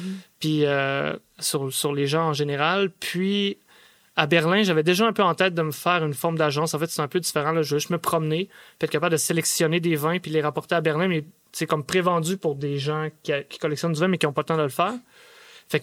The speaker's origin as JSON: {"language": "French", "region": "Quebec", "country": "Canada", "said": "C'est un peu improbable, je viens du Lac-Saint-Jean, d'une famille où mon père faisait de la construction."}